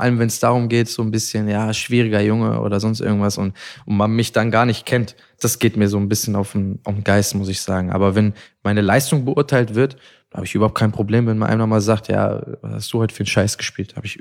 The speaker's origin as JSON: {"language": "German", "town": "Mönchengladbach", "region": "North Rhine-Westphalia", "country": "Germany", "tie": "born or raised there", "said": "ich bin ja in Gladbach groß geworden."}